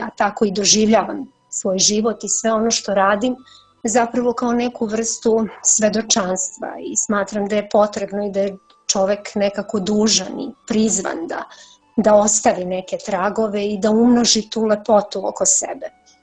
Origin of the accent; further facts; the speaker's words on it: Šumadija and Western Serbia, Serbia; also born or lived in Kosovo; i meni se tu otvorio taj svet u tom dragačevsko-čačanskom kraju, jer sam ja nekako to detinjstvo delila između ta dva podneblja, jer mi je mama rodom iz Dragačeva, pokojni otac iz Čačka, i tako sam nosila već tada i tada dvozavičajnost.